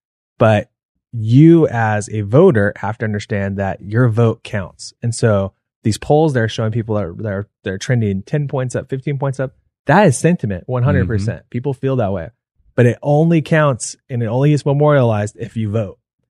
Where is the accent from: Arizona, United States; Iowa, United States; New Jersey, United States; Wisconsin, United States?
Arizona, United States; Yeah, look, I mean, I've lived in this state my entire life. I'm from Arizona. I'm a seventh generation Arizonan.